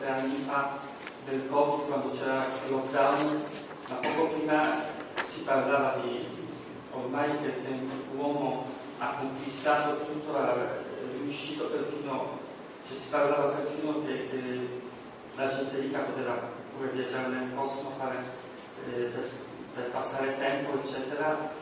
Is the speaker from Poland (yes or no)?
yes; Poland; Italian is a second language; moved away; io sono scappato dalla Polonia nel 91, a pochi mesi dopo caduta del muro di Berlino